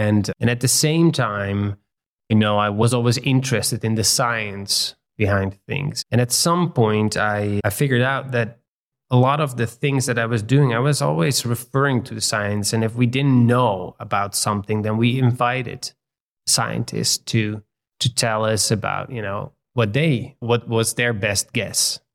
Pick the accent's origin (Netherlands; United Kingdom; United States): Netherlands; So I am from the Netherlands, which is a small country in Western Europe, and we have 17 million people over there, and it's probably one-fifth the size of Arizona. So it's sort of crowded